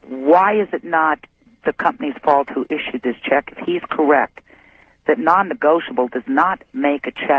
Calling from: Fairbanks, Alaska, United States; I'm calling from Fairbanks, where we get your first 2 hours last.

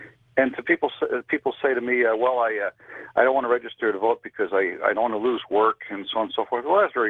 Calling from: Biloxi, Mississippi, United States; Biloxi, Mississippi.

